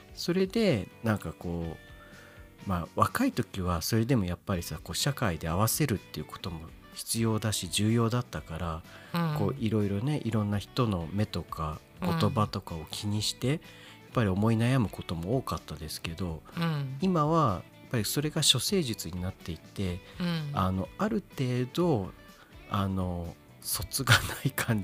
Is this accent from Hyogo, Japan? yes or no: no; Tokyo, Japan; 僕は多分その東京で生まれ育ったおかげでそれが身についたのかもしれないってちょっと思ってるんですけど、